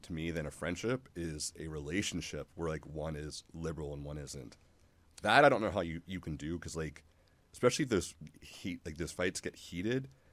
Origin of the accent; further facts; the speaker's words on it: Johnstown, Pennsylvania, United States; Like, for example, my hometown, Johnstown, Pennsylvania, loves Trump